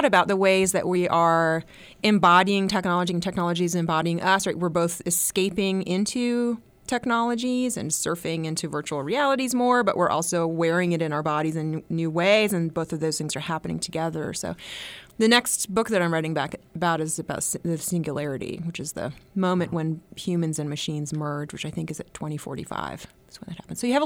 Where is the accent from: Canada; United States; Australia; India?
United States; And that seemed so foreign to me as an American.